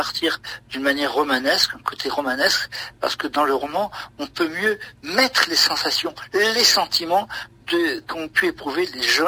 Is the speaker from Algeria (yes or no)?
yes; Algeria; born there; moi effectivement je suis juif, je suis né en Algérie